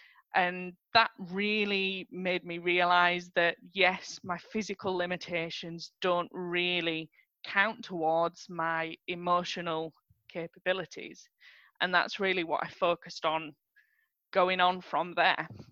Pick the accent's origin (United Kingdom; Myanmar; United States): United Kingdom; Skipton, Yorkshire and the Humber; born there; Yorkshire, that I'm sure you can tell from my accent, wherever I go in the world, that doesn't disappear. So I was born in Skipton, North Yorkshire